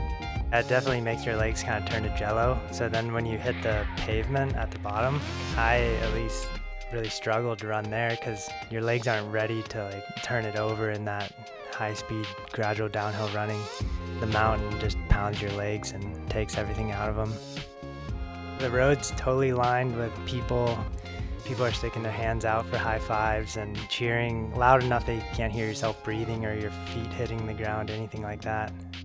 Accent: Fairbanks, Alaska, United States; now in Anchorage, United States; I'm from Fairbanks, Alaska. I've been living in Anchorage the past 5 years, and I'm a full-time cross-country skier.

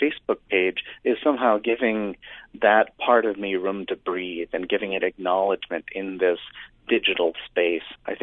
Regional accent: Hoonah, Alaska, United States; I'm from the village by the cliff called Drum. I'm from the Lee of the North Wind people's territory, now living in exile. Today people call that Huna, Alaska.

